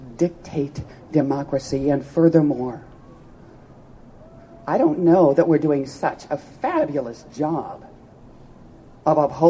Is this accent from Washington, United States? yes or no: yes; Seattle, Washington, United States; I'm from the Seattle, Washington area.